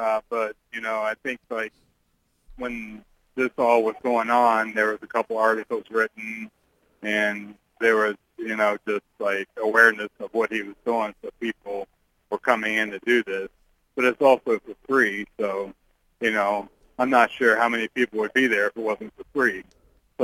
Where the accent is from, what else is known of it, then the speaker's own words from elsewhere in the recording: Saints, Ohio, United States; Beneath the Ink was filmed in my hometown of Saints, Ohio, where I grew up.